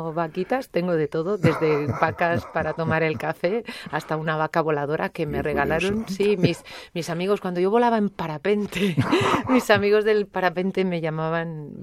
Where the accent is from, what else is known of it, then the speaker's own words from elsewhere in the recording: Madrid, Community of Madrid, Spain; now in Guadalajara, Spain; A ver, yo soy madrileña de carné, pero soy guadalajara de sentimiento, soy de Guadalajara de sentimiento, de corazón, de adopción